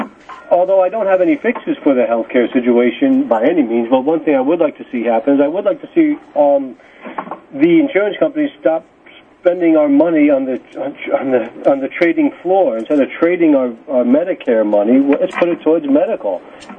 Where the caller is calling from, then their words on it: Bridgeport, Connecticut, United States; I am from Bridgeport, longtime listener